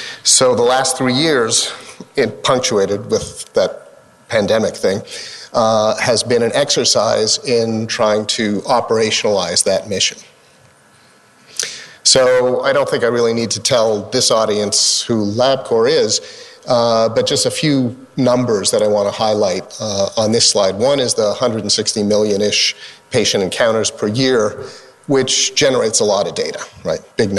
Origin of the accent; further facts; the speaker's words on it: Canada; moved away as an adult; now in United States; born and raised in Canada, came to the U.S. for education, ended up staying.